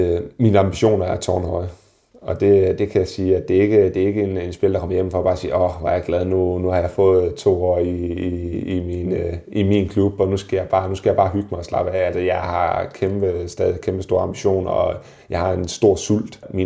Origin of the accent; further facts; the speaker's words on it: Randers, Central Denmark Region, Denmark; Jeg spillede i klubben, siden jeg var 10 år gammel. Født og vokset i Randers